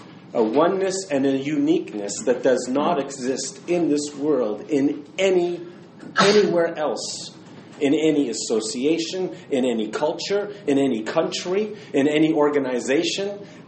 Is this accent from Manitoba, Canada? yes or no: no; Niagara, Ontario, Canada; In this case, we come from Niagara to Montreal. But you know, I've come from Niagara and gone to another continent on the other side of the world